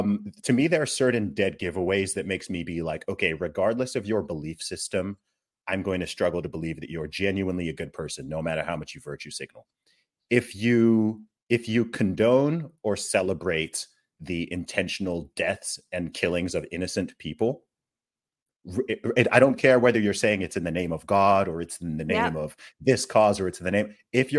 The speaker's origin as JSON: {"language": "English", "country": "Nigeria", "said": "I'm Nigerian. I'm Igbo, even more specifically"}